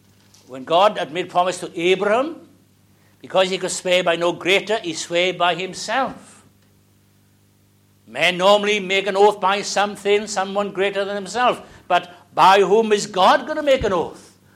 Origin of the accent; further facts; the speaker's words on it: Wales, United Kingdom; when we were kids growing up in South Wales